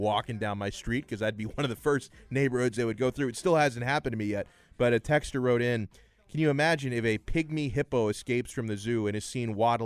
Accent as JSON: {"language": "English", "town": "Palmetto Bay", "region": "Florida", "country": "United States", "tie": "born or raised there", "said": "I lived down here during Andrew. I grew up in Palmetto Bay, like got hit really bad down there in South Dade."}